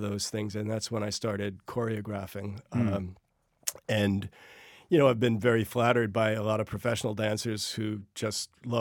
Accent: Floral Park, New York, United States; I grew up in Floral Park, Long Island.

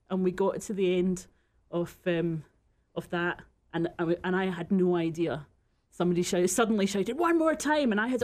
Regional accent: Glasgow, Scotland, United Kingdom; At that time in Glasgow, where I grew up in Scotland

